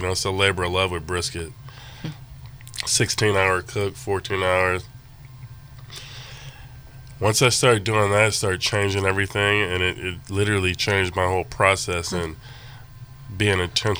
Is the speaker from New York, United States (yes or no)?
no; Fresno, California, United States; No, but yeah, you know, grew up in the Central Valley, so my family, you know, so three of my grandparents are from Ok